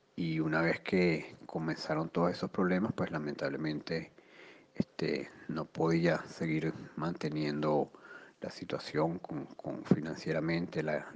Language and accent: Spanish; Caracas, Capital District, Venezuela; moved away as an adult; now in Argentina; soy venezolano, vengo de la ciudad de Caracas y emigré a Argentina en el año 2018.